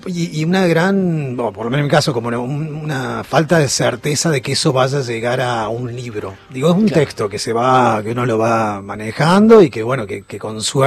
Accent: Córdoba, Argentina; Yo soy de la ciudad de Córdoba. No, tampoco. No soy de pueblo, no, no.

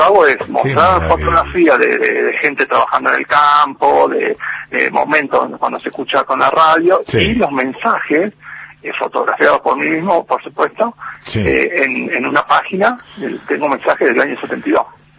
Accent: Entre Ríos, Argentina; born there; also born or lived in Santa Fe; now in Bariloche, Argentina; Yo nací en Entre Ríos, en Masa del Vaso. Sí, me fui a vivir a Santa Fe

